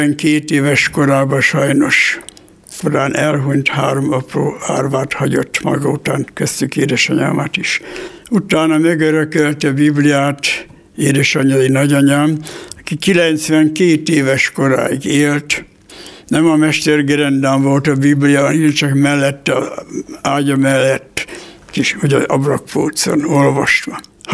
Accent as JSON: {"language": "Hungarian", "town": "Sajóivánka", "region": "Borsod-Abaúj-Zemplén", "country": "Hungary", "tie": "born there", "said": "Első kiállításom volt annak idején Sajó Ivánka szülőfalumban, községháza dísztermébe."}